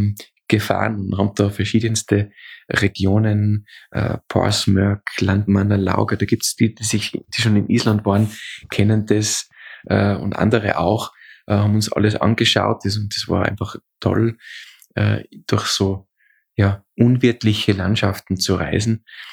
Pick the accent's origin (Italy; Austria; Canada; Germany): Austria; bei uns in Österreich sagt man diese also Polterei macht, also in Deutschland würde man sagen, diesen Junggesellenabschied